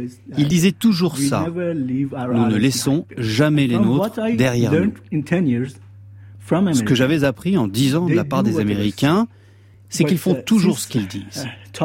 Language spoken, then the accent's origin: French; Herat, Afghanistan; Je viens d'Herat.